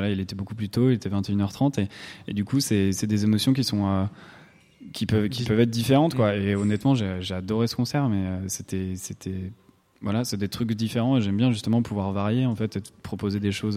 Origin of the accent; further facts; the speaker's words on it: Angers, Pays de la Loire, France; Je viens d'Angers et tout, c'était pas la grosse scène de la musique électronique, surtout à l'époque.